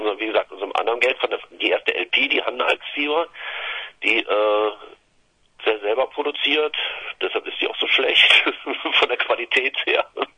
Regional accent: Cologne, North Rhine-Westphalia, Germany; wir sind halt Kölner, sehr gemütlich.

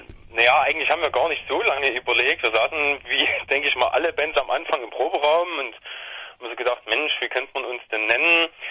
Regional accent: Leipzig, Saxony, Germany; Wir kommen aus Leipzig und Umgebung.

